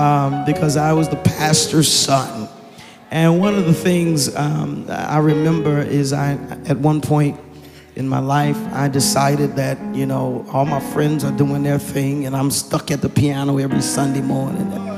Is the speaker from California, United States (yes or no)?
no; Oklahoma, United States; also born or lived in Arkansas; When I was growing up in Oklahoma and in Arkansas, I was always my father's chief psalmist.